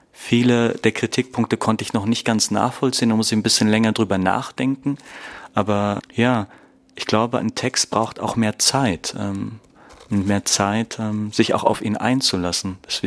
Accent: Berlin, Germany; ich komme aus Berlin.

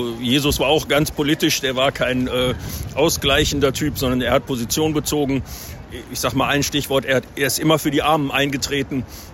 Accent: Lower Saxony, Germany; Ich komme aus Nordwestdeutschland zwischen Osnabrück und Bremen.

